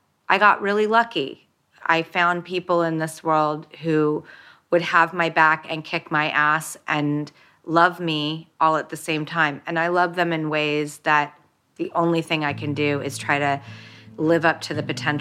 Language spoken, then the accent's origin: English; Hollywood, California, United States; when I grew up in Hollywood and in industry, really I only had Steven Spielberg to look to for a moral compass.